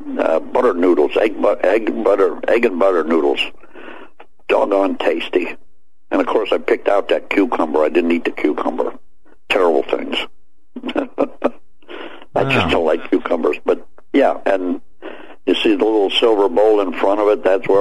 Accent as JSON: {"language": "English", "region": "Florida", "country": "United States", "said": "I'm from Florida. You get 25 mm-hmm. below or 25 degrees, and it's damn cold."}